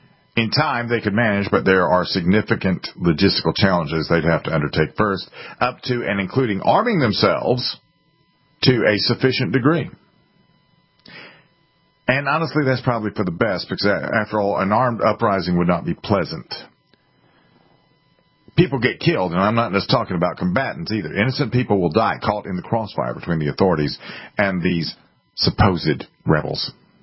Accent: United States; As an American who spent a fair bit of my time looking at our country

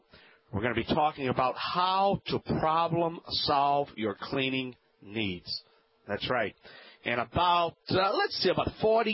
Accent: New Orleans, Louisiana, United States; I ran across a gentleman from my hometown, New Orleans, Louisiana.

